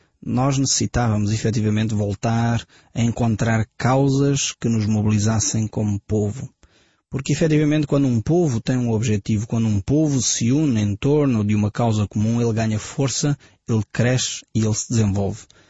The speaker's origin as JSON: {"language": "Portuguese", "country": "Portugal", "said": "É triste para mim, como português, olhar e perceber que o grande evento que ocorreu na nação de Portugal foi com os descobrimentos."}